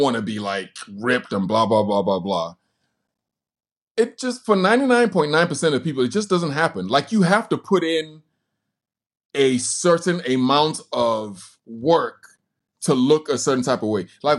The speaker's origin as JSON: {"language": "English", "country": "Nigeria", "said": "Like, I'm Nigerian, right? And it's hot in Nigeria."}